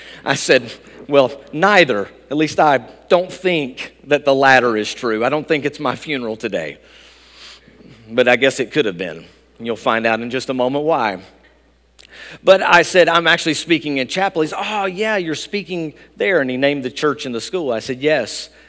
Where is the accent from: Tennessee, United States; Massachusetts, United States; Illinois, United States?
Tennessee, United States; You see, I grew up in East Tennessee, and East independent Baptist traditions are not uncommon.